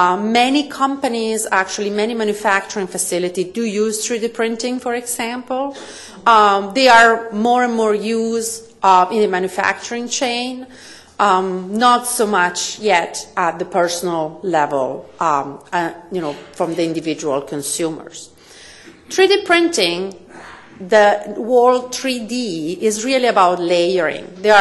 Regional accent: Italy; I'm from Italy

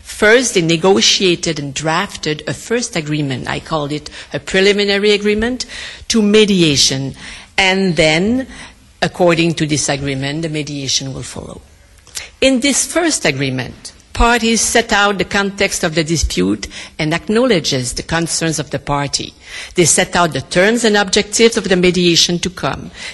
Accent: Quebec, Canada; I come from Gaspésie, and Port Daniel is in Gaspésie.

